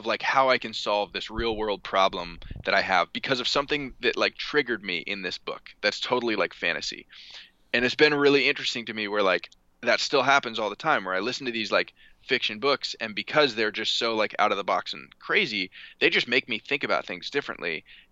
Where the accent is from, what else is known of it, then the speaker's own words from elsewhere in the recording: California, United States; the fun thing about being in Barcelona is like I'm the kid from California, which is like unique and cool and novel, versus like now I'm in California and I'm the kid from California.